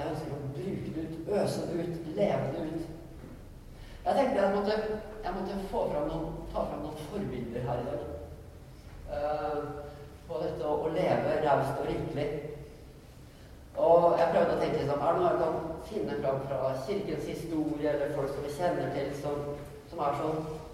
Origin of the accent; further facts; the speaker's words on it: Gressvik, Østfold, Norway; Jeg tenker når jeg vokste opp på Gressvik